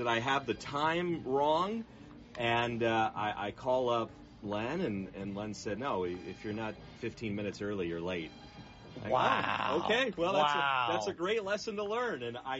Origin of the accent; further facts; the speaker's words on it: Palo Alto, California, United States; I grew up in Palo Alto, so yeah. I went to high school literally right across the street.